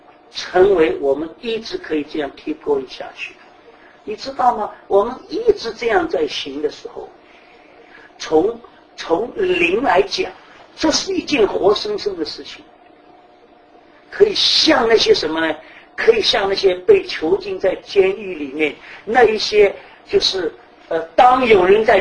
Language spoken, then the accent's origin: Chinese; Shanghai, China; 比如说，这个我们上海人啊，订婚一定要给太太钻戒